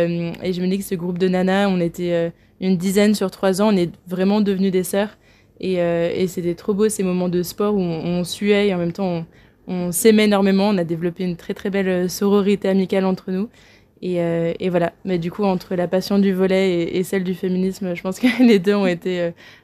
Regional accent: Vienne, Auvergne-Rhône-Alpes, France; moved away; je viens de Vienne, c'est une petite ville au sud de Lyon en Isère. Je suis moitié espagnole parce que ma maman est de Séville et j'ai grandi du coup un peu en grande partie à Vienne

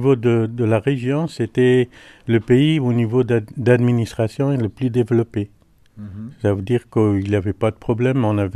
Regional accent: Afghanistan; now in France; Je suis d'Afghanistan.

